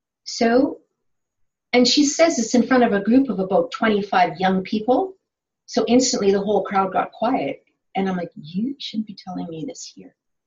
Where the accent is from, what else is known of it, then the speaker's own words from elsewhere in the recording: Manitoba, Canada; And that is from Manitoba. So I was born and raised in Manitoba.